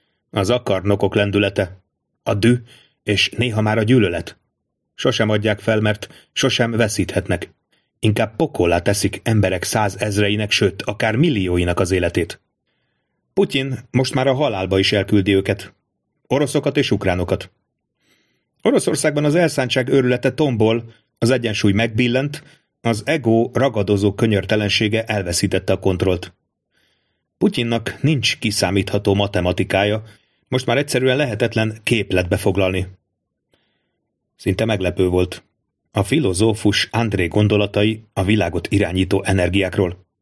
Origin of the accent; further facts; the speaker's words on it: Hungary; Pontosan tudom, hiszen onnan származom, Magyarországról.